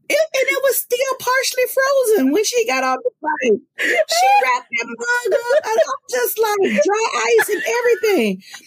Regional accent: Mississippi, United States; now in Japan; I'm from Mississippi. Mississippi is catfish bound.

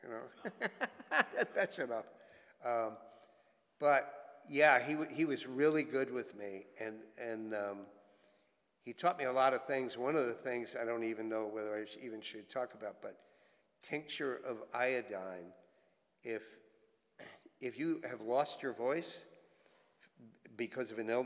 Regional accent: New York City, New York, United States; The horses knew that I was from New York City and I didn't know anything about horses

